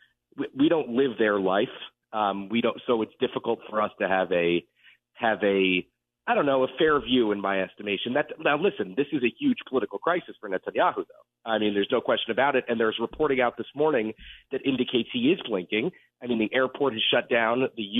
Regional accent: United States; Yes. Well, it's interesting to me as an American Jew and somebody with family in Israel and all those things.

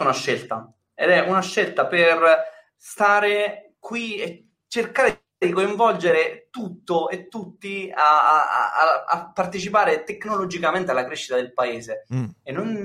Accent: Milan, Lombardy, Italy; now in Termoli, Italy; Io sono da Milano, mi sono trasferito a Termoli, anche per star vicino alla famiglia

